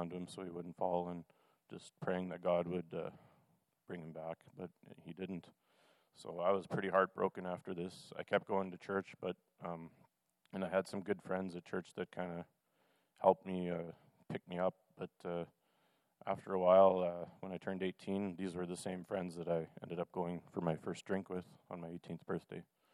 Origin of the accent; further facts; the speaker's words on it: Steinbach, Manitoba, Canada; born there; I'm 29 years old. I was born in Steinbach, Manitoba. I became a Christian at a very young age. I grew up in the church.